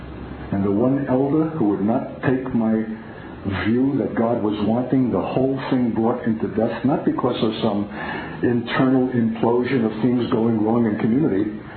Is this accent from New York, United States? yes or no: yes; New York, United States; born there; I'm a New Yorker by birth. I'm a city slicker.